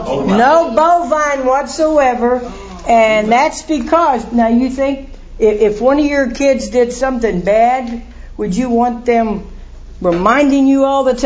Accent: Texas, United States; You know, besides, I'm from Texas. Bigger, better, you know.

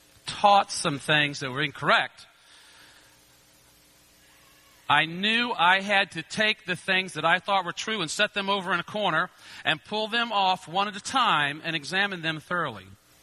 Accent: Richmond, Virginia, United States; from Richmond, Virginia.

